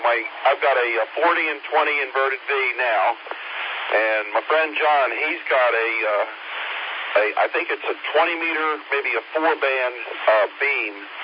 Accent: Northeast, United States; I remember I grew up in the Northeast

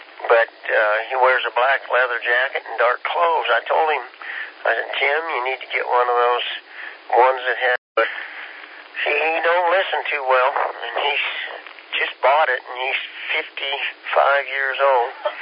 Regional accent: Kansas, United States; And I was from Kansas. I'd never been around. I'd never seen the ocean.

